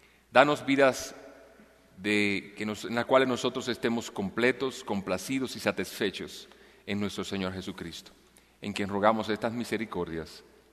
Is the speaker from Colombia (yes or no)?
no; Santiago de los Caballeros, Santiago, Dominican Republic; now in Lafayette, United States; Hemos estado por 3 años en la iglesia de Lafayette en Indiana. Aunque somos originalmente de Santiago de los Caballeros, en la República Dominicana, hemos estado en proceso de capacitación en los Estados Unidos en los últimos 3 años.